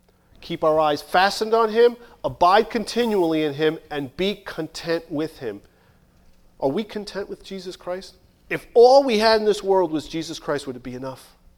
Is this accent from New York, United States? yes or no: yes; New York City, New York, United States; I grew up in New York City.